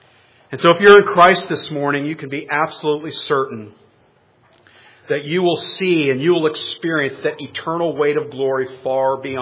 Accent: Florida, United States; I grew up in Florida.

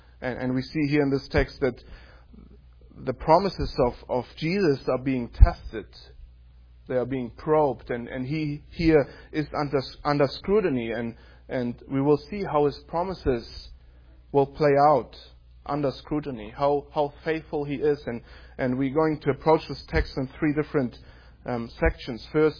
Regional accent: Germany; moved away as an adult; I'm from Germany originally. We came 3 years ago to attend seminary.

